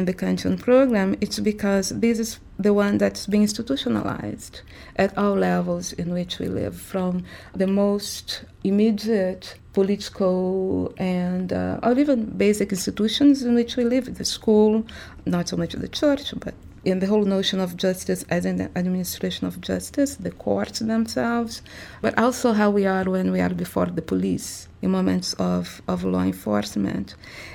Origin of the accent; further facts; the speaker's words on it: Rio de Janeiro, Brazil; also born or lived in United States; Vila Aliança, where I grew up in Rio de Janeiro. And then I lived in the U.S. for 18 years.